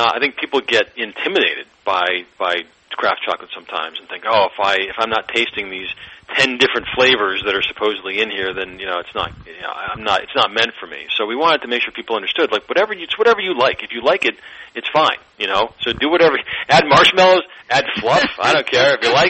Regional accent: Massachusetts, United States; also born or lived in Los Angeles; Well, I'm from Western Massachusetts originally, okay, and I went to school at Emerson College, which is in Boston. But then I went out to L.A. for 23 years, and we just came back in 2015.

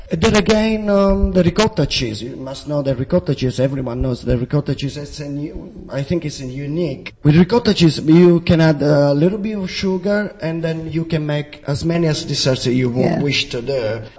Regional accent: Sicily, Italy; also born or lived in England; I miss it a little bit, but I still love to be in Sicily, my hometown, with my family, friends, and so on.

